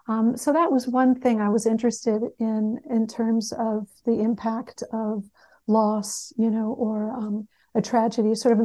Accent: Connecticut, United States; also born or lived in Texas; I grew up riding both in Connecticut and in Texas.

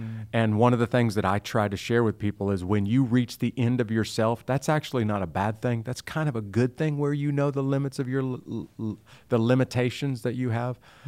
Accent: Midwest, United States; but I grew up in the Midwest. Our family didn't own a farm, and the little small farming community I come from, if you don't have a farm, there's not much of a future after high school.

